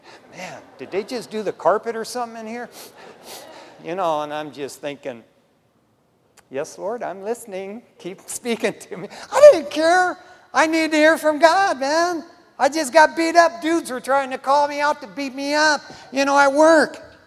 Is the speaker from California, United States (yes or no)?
yes; West Covina, California, United States; You know, you guys know I grew up in Raul Reese's church when he was in West Covina.